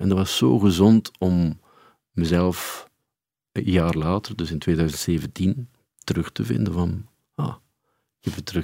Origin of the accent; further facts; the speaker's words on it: Flanders, Belgium; Ik ben echt wel een West-Vlaming in hart en nieren.